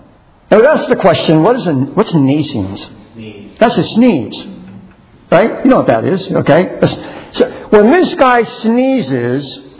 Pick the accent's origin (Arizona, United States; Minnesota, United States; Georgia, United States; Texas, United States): Texas, United States; San Antonio; I grew up in San Antonio, Texas, and we used to chase armadillos.